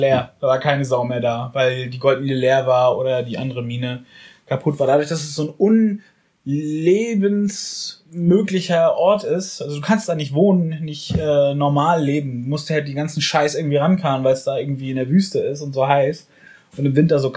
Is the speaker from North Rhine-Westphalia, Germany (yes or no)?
no; Wismar, Mecklenburg-Vorpommern, Germany; so wie man halt bei uns in Wismar auch Wismar und Umgebung halt seinen Sommer verbracht hat.